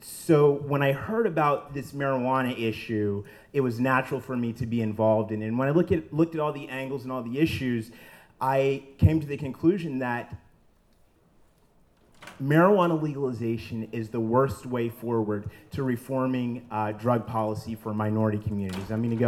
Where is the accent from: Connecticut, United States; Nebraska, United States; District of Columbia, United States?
District of Columbia, United States; Washington; I'm from Washington, D.C.